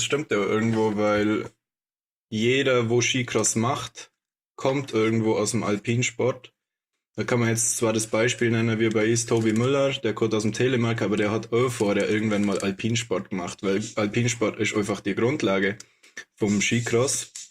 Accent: Bad Hindelang, Bavaria, Germany; und ich komme aus Bad Hindelang, nicht aus Oberstdorf

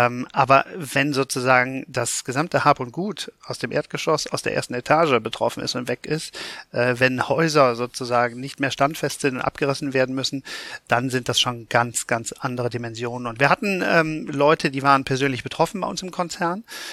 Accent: Cologne, North Rhine-Westphalia, Germany; als Kölner kennt man natürlich Hochwasser.

